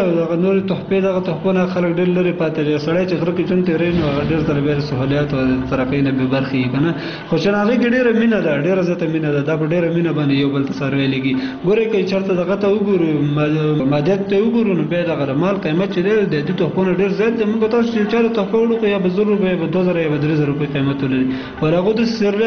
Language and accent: Pashto; Kunar, Afghanistan; زه اصلا د کونړ ولایت اوسیدونکی یم